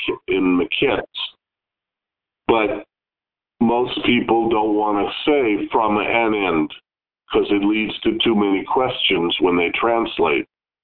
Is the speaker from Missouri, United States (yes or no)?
no; Los Angeles, California, United States; I would answer from Los Angeles